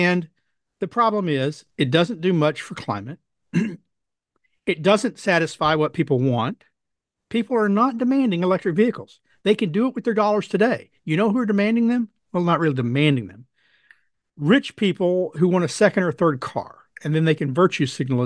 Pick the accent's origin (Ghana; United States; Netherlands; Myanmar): United States; Texas; But as a Texan who knows that our economy here, a lot of it's built on oil and natural gas